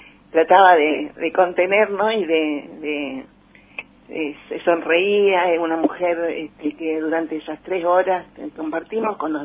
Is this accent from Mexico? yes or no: no; Argentina; Tenemos un retroceso terrible en todos los derechos que como argentinos y argentinas habíamos recuperado